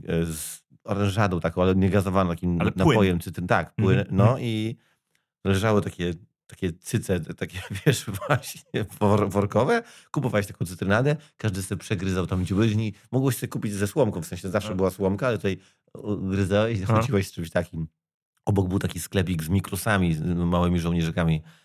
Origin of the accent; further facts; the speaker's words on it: Gdańsk, Pomeranian Voivodeship, Poland; ja się wychowywałem na Ogarnej, to jest ulica obok Długiego Targu, Długiej w Gdańsku